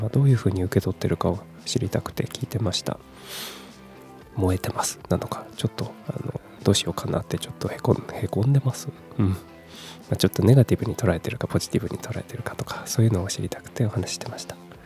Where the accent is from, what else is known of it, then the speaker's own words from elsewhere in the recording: Kumamoto, Japan; also born or lived in Fukuoka / Tokyo; 18歳から福岡、30歳から東京で暮らし、退職を機に地元の熊本に帰ってきた36歳無職の僕